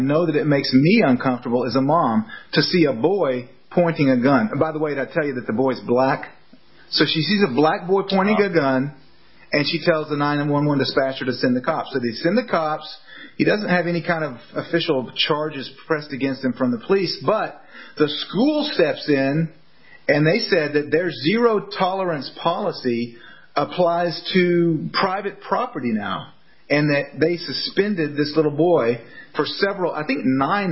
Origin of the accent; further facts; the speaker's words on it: Texas, United States; I mean, I grew up in Texas. I shot my BB gun all the time.